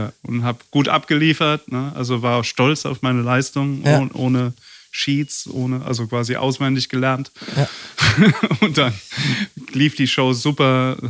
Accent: Hockenheim, Baden-Württemberg, Germany; also born or lived in Mannheim; Also ich bin in Mannheim geboren, aber bin in Hockenheim aufgewachsen, da wo sie im Kreis fahren.

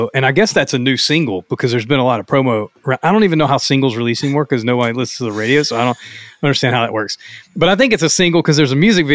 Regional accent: Louisiana, United States; I mean, I'm from North Louisiana too. I can tell if somebody's being from North Louisiana or not.

